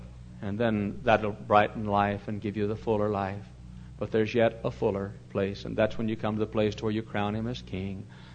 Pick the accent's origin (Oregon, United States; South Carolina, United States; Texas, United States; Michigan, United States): Texas, United States; now in Chicago, United States; I'm a Texan. Texas born and Texas bred. And when I died, I thought I'd be Texas dead.